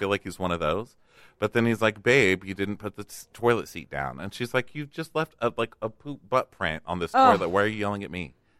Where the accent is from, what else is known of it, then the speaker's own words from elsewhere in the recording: Austin, Texas, United States; but I'm from Austin where there's like, a lake culture there.